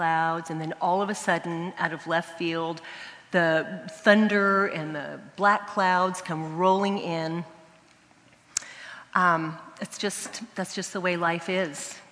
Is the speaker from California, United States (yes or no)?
yes; California, United States; I'm from the Bay Area